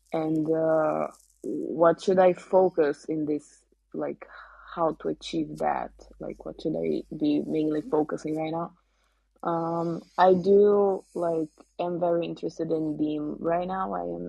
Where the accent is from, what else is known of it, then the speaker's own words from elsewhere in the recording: Brazil; moved away as an adult; now in Budapest, Hungary; I'm from Brazil